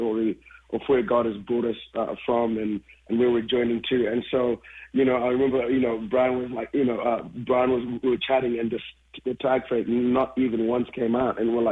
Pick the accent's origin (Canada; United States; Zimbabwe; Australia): Zimbabwe; Growing up in Zimbabwe, like I said before, there isn't a lot of, music industry there